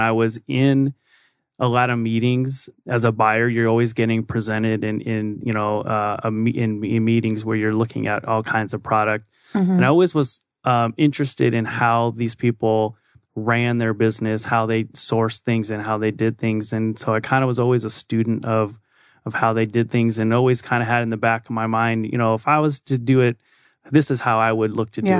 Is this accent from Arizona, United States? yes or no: yes; Phoenix, Arizona, United States; I'm actually also a native. Okay. So born and raised in Phoenix, and went to the University of Arizona.